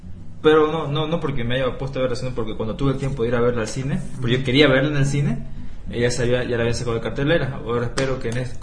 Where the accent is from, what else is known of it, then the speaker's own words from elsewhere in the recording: Bolivia; Probablemente soy el único boliviano en el concurso